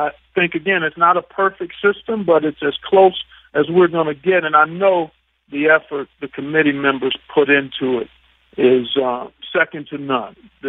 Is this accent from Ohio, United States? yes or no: yes; Ohio, United States; I'm a Northeastern Ohio guy.